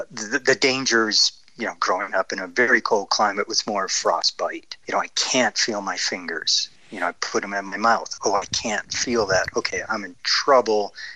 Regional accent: North Dakota, United States; I grew up in North Dakota. It is by far one of the coldest inhabited spots.

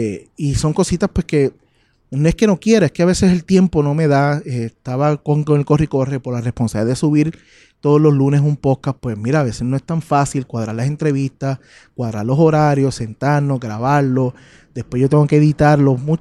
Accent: Puerto Rico; tienen que estar escuchándome en mi tierra, ¿verdad? Es Puerto Rico.

